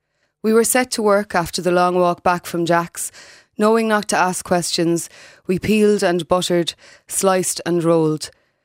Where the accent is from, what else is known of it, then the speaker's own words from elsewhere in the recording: Leinster, Ireland; I did. I'm from a small village in North Kilkenny called Gathabon.